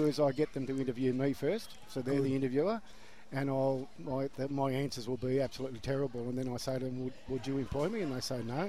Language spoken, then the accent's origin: English; Melbourne, Victoria, Australia; now in Cairns, Australia; I'm originally from Melbourne.